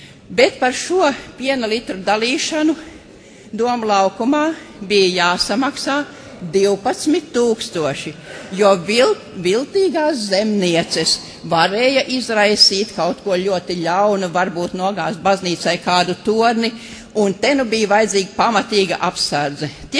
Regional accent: Talsi, Talsi Municipality, Latvia; un es esmu no Talsiem.

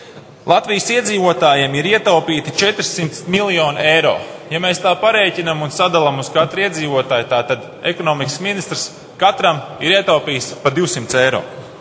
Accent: Valmiera, Valmiera Municipality, Latvia; Es nāku no Valmieras. Skaistas pilsētas Gaujas krastā.

